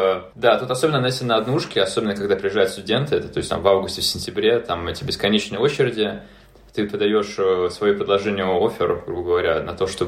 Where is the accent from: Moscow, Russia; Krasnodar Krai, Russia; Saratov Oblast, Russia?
Moscow, Russia; moved away as an adult; now in Edinburgh, United Kingdom; я сам из Москвы, я учился в Бауманке на бакалавриате по направлению прикладная математика и теоретическая информатика.